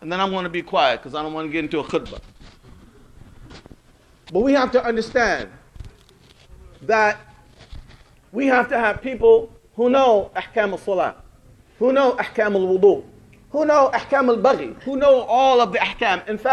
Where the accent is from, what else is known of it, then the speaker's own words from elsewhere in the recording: Philadelphia, Pennsylvania, United States; I'm originally from Philadelphia. That's on the East Coast of America.